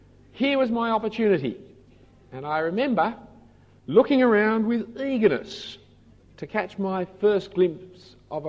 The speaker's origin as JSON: {"language": "English", "town": "Sydney", "region": "New South Wales", "country": "Australia", "tie": "born or raised there", "said": "I grew up in the Jewish part of Sydney. Came Jewish holidays, our school was empty except for the teacher and a couple of us. Always seemed some kind of disadvantage in life not being Jewish where I grew up."}